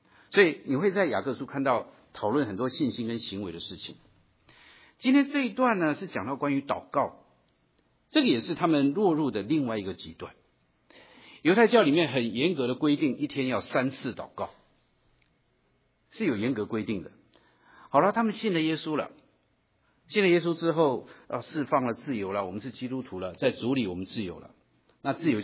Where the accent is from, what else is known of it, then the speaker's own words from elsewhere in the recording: China; 但是我们中国人的这个传统信仰是很个人化的